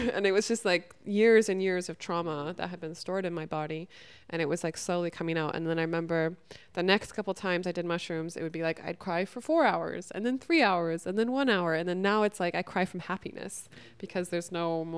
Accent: California, United States; I grew up in California. Like my friends' parents all had vineyards

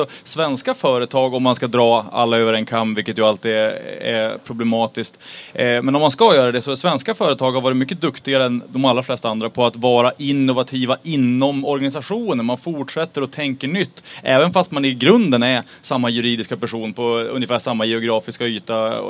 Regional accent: Västernorrland County, Sweden; Bara den här veckan så ska jag bränna av dels mitt hemlän Västernorrland några svängar och några dagar.

